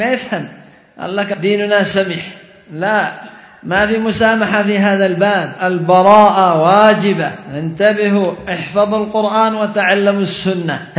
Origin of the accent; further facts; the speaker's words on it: Yemen; بل بعضهم عندنا في اليمن من بعض